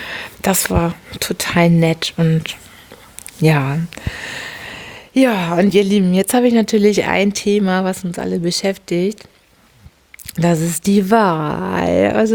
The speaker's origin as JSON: {"language": "German", "region": "Hamburg", "country": "Germany", "said": "ich bin ja eine Hamburgerin, wie ihr alle wisst"}